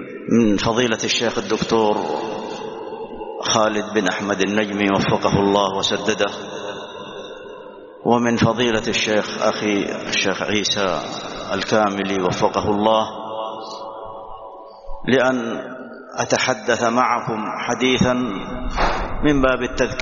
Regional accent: Saudi Arabia; بلادنا المملكة العربية السعودية

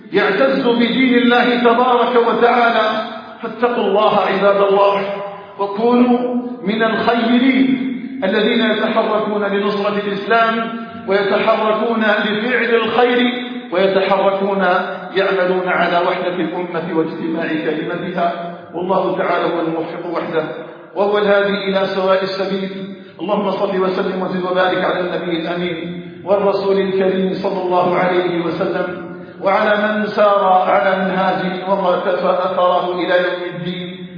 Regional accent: Algeria; في بلادنا الجزائر

